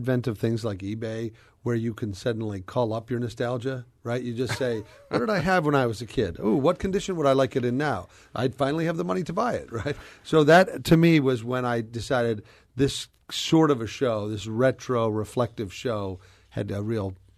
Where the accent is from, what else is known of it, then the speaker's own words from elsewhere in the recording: Nebraska, United States; I was a kid from Nebraska who, doing stand-up and having started with magic and juggling and so forth, like to be on the Johnny Carson show and get his okay.